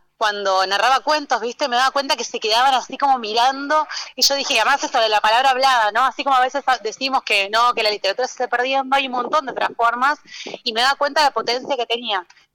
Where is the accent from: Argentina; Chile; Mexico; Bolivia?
Argentina; Buenos Aires; yo soy de Buenos Aires, de la ciudad de Buenos Aires, de Capital